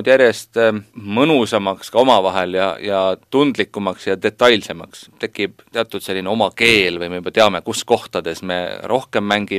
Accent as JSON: {"language": "Estonian", "town": "Kuressaare", "region": "Saare County", "country": "Estonia", "tie": "born or raised there", "said": "Kolmapäeval oleme Kuressaares, minu sünnilinnas, kodulinnas"}